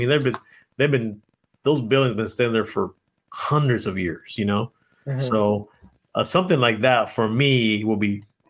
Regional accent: Guerrero, Mexico; But my hometown is too hot for her. I'm from Guerrero, Tierra Caliente. It's hot, man.

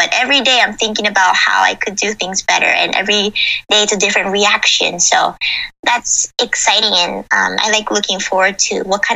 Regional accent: Japan; I grew up in Japan, but my mom loves Hollywood movies and she would always, you know, watch them.

